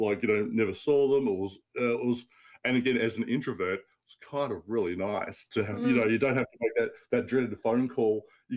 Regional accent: Australia; because I'm Australian and I was working on a US property

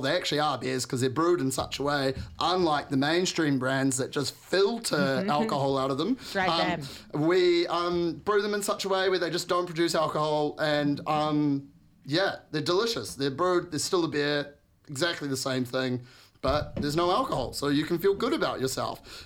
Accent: Waihi, Waikato, New Zealand; I think because I'm from Waihi and I'm Waikato till I die kato

